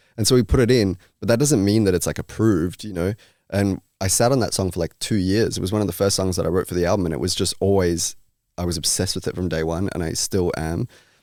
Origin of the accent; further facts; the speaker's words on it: Australia; But they're Australian and I'm Australian.